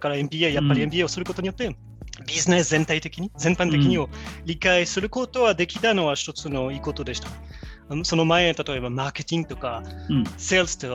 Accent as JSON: {"language": "Japanese", "country": "France", "said": "一つはそもそも私はフランス人で、確かにそのバイアスがあります。"}